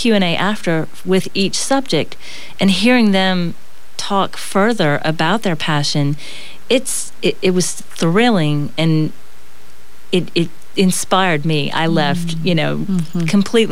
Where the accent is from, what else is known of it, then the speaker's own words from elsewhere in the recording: New Orleans, Louisiana, United States; moved away as an adult; I'm from New Orleans originally. I came here to go to USL, actually, on the recommendation of my high school art teacher.